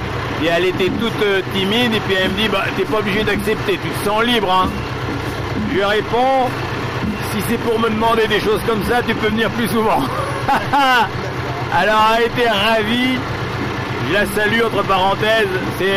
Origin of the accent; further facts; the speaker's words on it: Saint-Jean-d'Angély, Nouvelle-Aquitaine, France; Je viens du nord de la Charente-Maritime, du canton de Loué, Saint-Jean-d'Angély